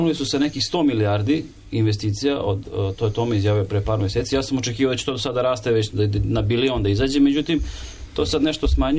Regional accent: Kaluđerica, Belgrade, Serbia; ja sam inače iz Kaluđerice

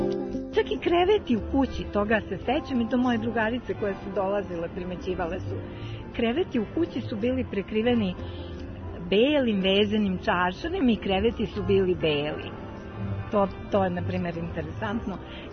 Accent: Vrbeta, Šumadija, Serbia; rođena sam u Šumadiji u jednom selu, zove se Vrbeta. To je gružansko selo, išla sam u školu u Gružu, u Guberevac i tako.

